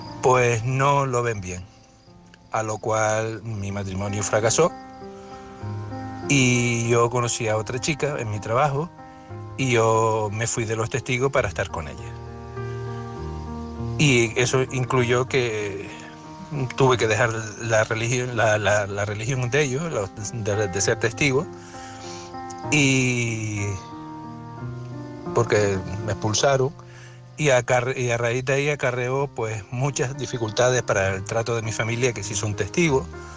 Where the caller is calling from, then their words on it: Las Palmas, Canary Islands, Spain; soy de Las Palmas.